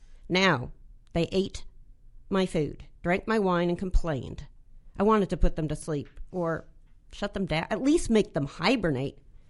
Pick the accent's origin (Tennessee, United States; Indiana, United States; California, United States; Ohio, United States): California, United States; Los Angeles; I'm from the Hollywood Hills.